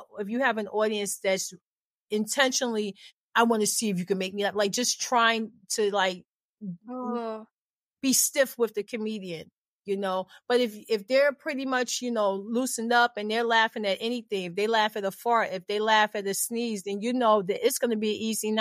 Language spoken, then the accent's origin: English; New York, United States; And just the fact that I'm from New York.